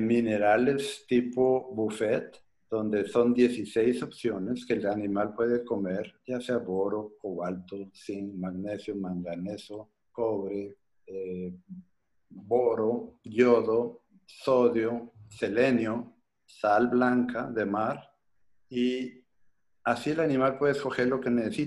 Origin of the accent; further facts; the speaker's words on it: Mexico; now in Florida, United States; yo soy mexicano, vivo ahora en Florida